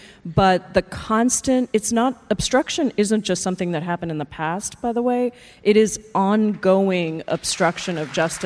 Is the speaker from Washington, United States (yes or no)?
yes; Seattle, Washington, United States; you know, I'm from Seattle, my progressive district